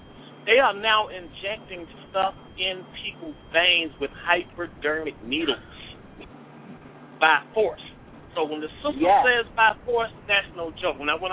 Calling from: Atlanta, Georgia, United States; Praise the Most High. I'm calling from Atlanta, Georgia.

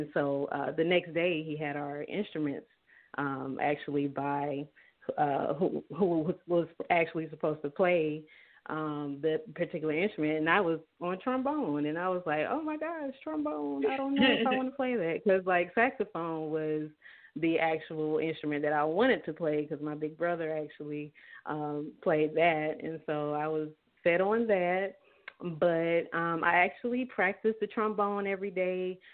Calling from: Douglasville, Georgia, United States; I'm calling from Douglasville, Georgia.

